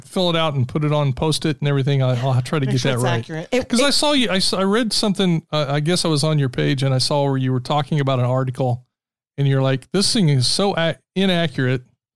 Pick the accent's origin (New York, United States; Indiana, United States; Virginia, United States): Indiana, United States; Muncie; I grew up in Muncie.